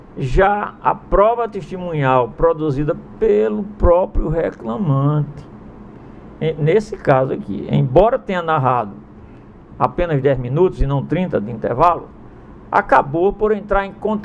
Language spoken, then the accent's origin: Portuguese; Paraíba, Brazil; born there; matuta lá do interior da Paraíba, onde eu nasci